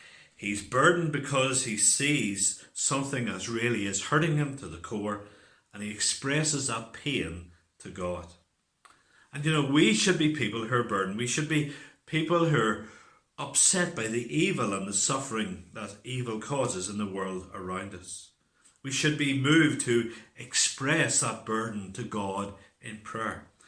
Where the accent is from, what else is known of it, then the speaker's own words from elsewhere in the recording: Northern Ireland, United Kingdom; That just reminds me of growing up in the Troubles, particularly growing up in County Armagh.